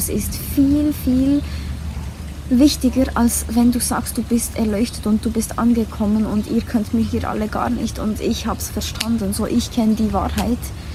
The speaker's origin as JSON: {"language": "German", "country": "Switzerland", "said": "die Erfahrung zu machen, als Schweizerin, als Frau geboren zu sein"}